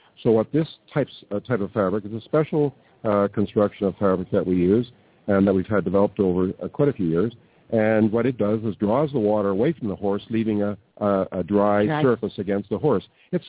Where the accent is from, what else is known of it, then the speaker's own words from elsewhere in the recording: Toronto, Ontario, Canada; now in Ireland; Irish accent. I live in Ireland, but I'm from Toronto originally. So the Irish accent might be a little bit sort of mid-Atlantic